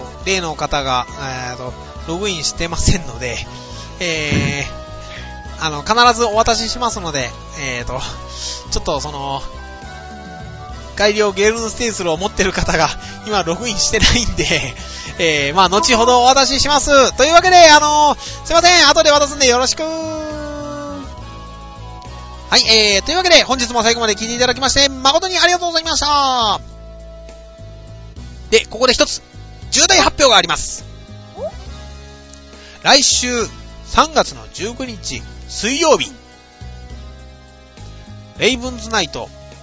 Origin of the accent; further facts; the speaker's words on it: Kagawa, Japan; 木曜日の朝に4時頃に、私の実家の香川県に到着する予定でございます。